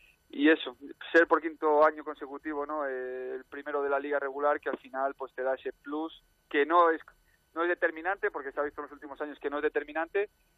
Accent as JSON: {"language": "Spanish", "town": "Pontevedra", "region": "Galicia", "country": "Spain", "said": "jugar en mi tierra, ¿no?, en Pontevedra, casi al lado de Vigo, hubiera sido bonito"}